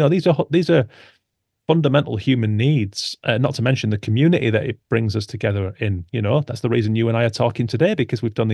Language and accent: English; Yorkshire and the Humber, United Kingdom; I'm from Yorkshire in the 1980s. This stuff wasn't a thing.